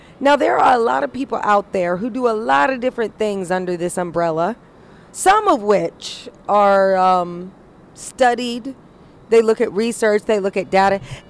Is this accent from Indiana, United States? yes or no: yes; Indiana, United States; Yes, I am biracial. I'm black and white. I was raised in Indiana. And, you know, I grew up in a trailer park